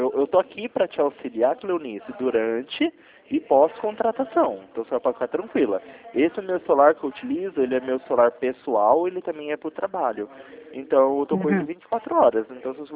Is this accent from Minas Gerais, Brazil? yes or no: no; Campinas, São Paulo, Brazil; Eu sou aqui de Campinas, São Paulo.